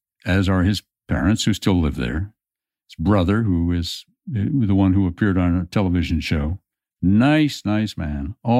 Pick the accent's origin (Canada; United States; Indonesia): Canada; they heard I was from Canada